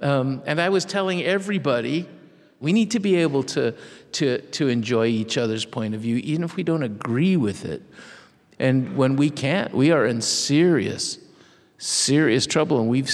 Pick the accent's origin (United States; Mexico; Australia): Mexico; accent: Mexican; It's no accident to me that in fifth grade, I lost my Mexican accent and started speaking like my mother.